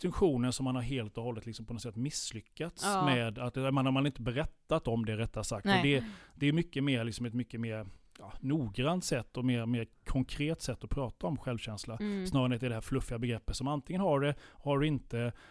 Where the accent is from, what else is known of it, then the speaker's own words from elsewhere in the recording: Halland County, Sweden; jag är man, jag är liksom hallänning